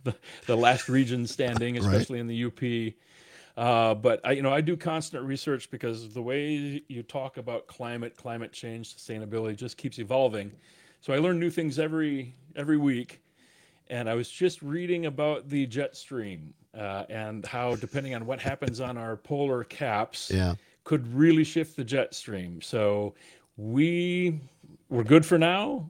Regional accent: Edgerton, Wisconsin, United States; now in Madison, United States; I grew up in Edgerton, just south of here.

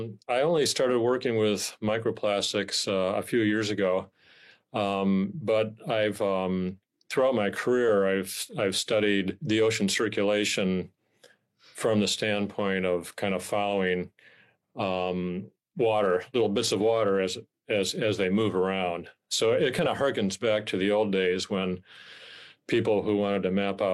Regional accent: Rhinelander, Wisconsin, United States; when I was growing up in Rhinelander and those nice snowfalls.

